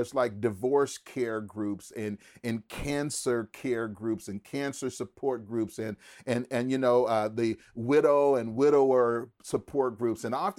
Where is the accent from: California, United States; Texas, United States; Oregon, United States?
California, United States; born there; I'm a first generation Californian here. I was born here in California, but my mom was born in New Orleans, and my grandmother and grandfather, they're from New Orleans as well.